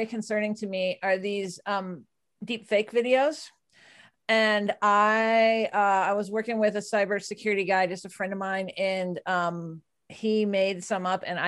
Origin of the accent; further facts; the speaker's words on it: Texas, United States; However, I'm from Texas and I do like big hair.